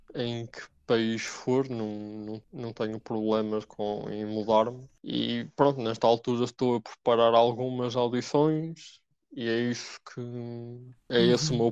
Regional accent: Nogueira, Portugal; A minha aldeia, Nogueira, tem uma banda filarmónica. E eu comecei a aprender com 7 anos.

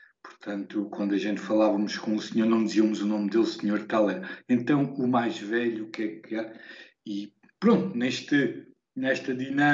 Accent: Beja, Portugal; now in Mozambique; Bom, eu sendo alentejano de uma cidade pequena como Beja, apesar de ser capital de distrito, somos poucos habitantes

